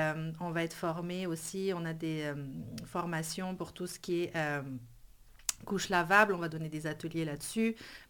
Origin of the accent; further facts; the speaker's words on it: Brittany, France; now in Canada; je suis maman de deux enfants. Je suis française, bretonne même d'origine, puis je suis émigrée au Québec depuis 7 ans.